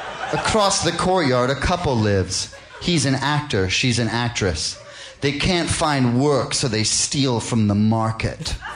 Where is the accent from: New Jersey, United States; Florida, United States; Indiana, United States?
New Jersey, United States; Princeton; I grew up in Princeton, New Jersey.